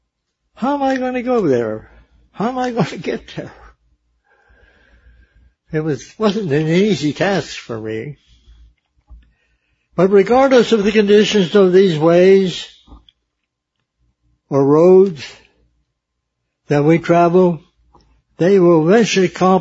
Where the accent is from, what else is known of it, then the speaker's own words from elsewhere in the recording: West Newton, Pennsylvania, United States; See, I was a homebody from West Newton, Pennsylvania, and I didn't go too far away from home to find a wife.